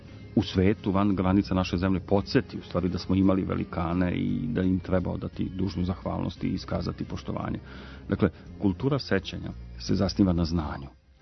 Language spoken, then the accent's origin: Serbian; Serbia; Znate šta, kao Srbin mogu da kažem sa priličnom dozom i tuge i nezadovoljstva da čini mi se da mi negujemo kulturu zaborava.